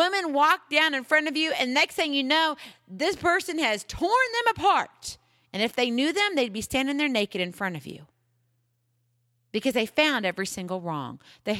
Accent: Hawaii, United States; they asked me the question, well, where are you from? And I would say Hawaii, there began the arrows.

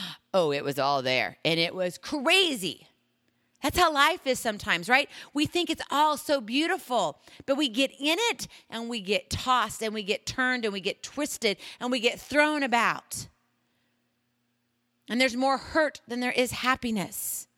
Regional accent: Hawaii, United States; You see, I'm from Hawaii. I was born there, and then I graduated from high school there.

